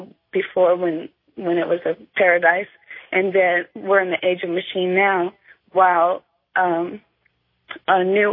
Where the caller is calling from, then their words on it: Oakland, California, United States; I'm calling from Oakland, California.